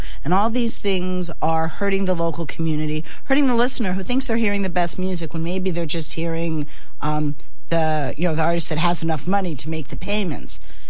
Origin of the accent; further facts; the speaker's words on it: United States; I'm from Washington